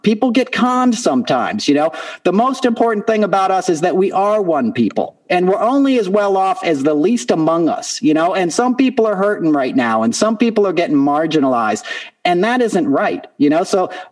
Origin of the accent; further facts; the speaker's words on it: Chestertown, Maryland, United States; born there; Yeah, I was born in Chestertown, Maryland, and I grew up